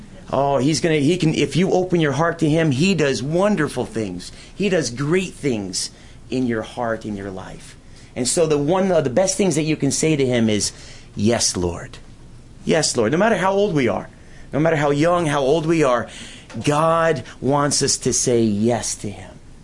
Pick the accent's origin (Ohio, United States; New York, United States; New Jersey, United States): New York, United States; Brant Lake; Well, it's nice to be here back in my hometown. When we go to different places around the world or we travel and we meet different people, they always say, where's your hometown? And I get to say New York, but I get to say also Brant Lake, New York.